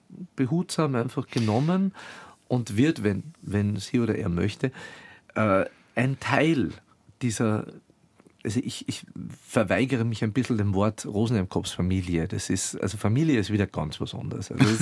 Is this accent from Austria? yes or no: yes; Klagenfurt, Carinthia, Austria; das Klagenfurter Stadttheater, das ich ja gut kannte, also meine Heimatstadt